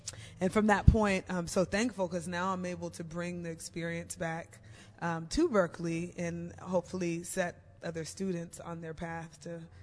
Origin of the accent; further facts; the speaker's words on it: Aurora, Colorado, United States; Also, I'm going back to my home state, Fort Collins, Colorado, even though I'm from Aurora.